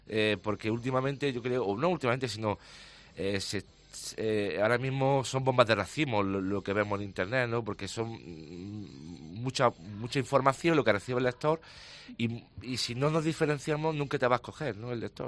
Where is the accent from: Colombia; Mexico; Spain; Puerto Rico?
Spain; Linares, Andalusia; los que somos de Linares y hemos vivido a la sombra no solo de Santa Ana, sino de las sirenas de la fábrica de las latas, a las sirenas de los Benito o de los bilbaínos